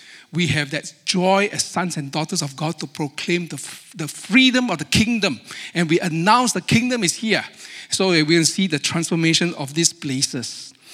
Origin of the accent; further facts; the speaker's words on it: Singapore; accent: Singlish; I speak American with a Singlish accent. Now I'm back here, I'm speaking Aussie with a Singlish accent. But in Singapore, I speak Singlish with an Aussie accent.